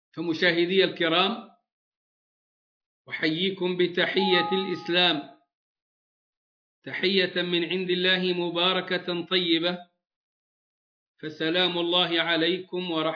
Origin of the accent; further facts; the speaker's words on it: Egypt; حتى عندنا في مصر كنيسة تخلد ذكرى عهد الاضطهاد الروماني لأقباط مصر